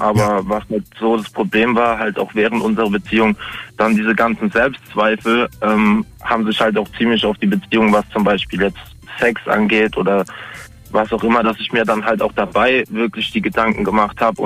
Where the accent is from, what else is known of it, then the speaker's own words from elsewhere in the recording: Viernheim, Hesse, Germany; Ich komme aus Viernheim, bei Mannheim.